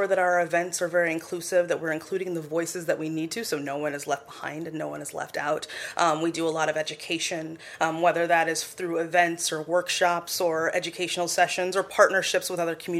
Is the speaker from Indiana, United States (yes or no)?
yes; Anderson, Indiana, United States; I grew up in Anderson. It's about 20 minutes or so northeast of Indy.